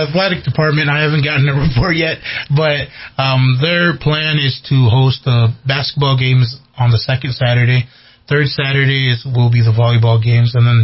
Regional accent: Springdale, Arkansas, United States; because I was born and raised in Springdale, Arkansas, so it took a lot of years, a whole bunch of years for me to learn about my own culture

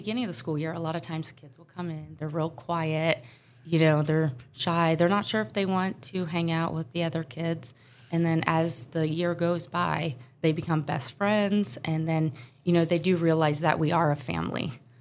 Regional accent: St. Henry, Ohio, United States; I grew up in St. Henry, so about 10 minutes away from here.

